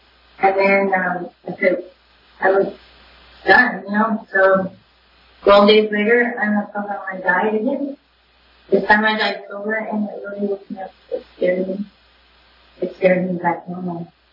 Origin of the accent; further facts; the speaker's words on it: Sacramento, California, United States; I'm from Sacramento, so it didn't really work out for me